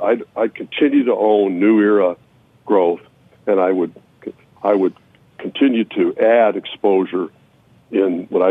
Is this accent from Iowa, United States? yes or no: yes; Iowa, United States; In the early 80s, we had basically a depression in energy and agriculture in my home state of Iowa.